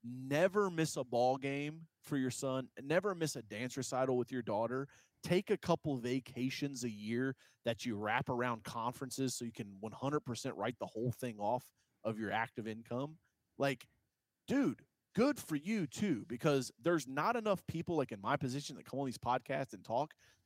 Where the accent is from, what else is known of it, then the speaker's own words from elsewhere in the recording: Kentucky, United States; and I'm from Kentucky. Like, if you say, where are businessmen from? Kentucky is nowhere on the fucking list, okay?